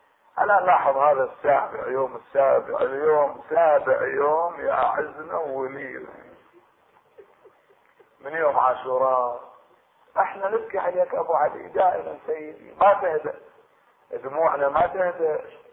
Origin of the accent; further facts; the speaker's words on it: Iraq; 7 معصومين 7 ائمة عندنا في العراق.